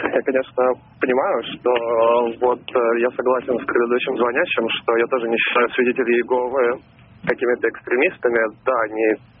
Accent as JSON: {"language": "Russian", "region": "Moscow", "country": "Russia", "said": "Я из Москвы."}